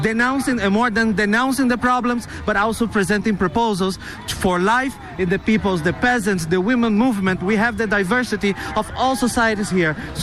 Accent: São Paulo, Brazil; I'm from Brazil, from São Paulo.

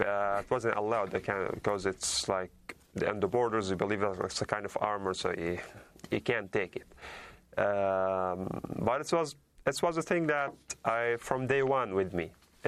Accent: Deir al-Balah, Gaza Strip, Palestine; I'm originally from Deir al-Balah city. I'm originally from Gaza Strip.

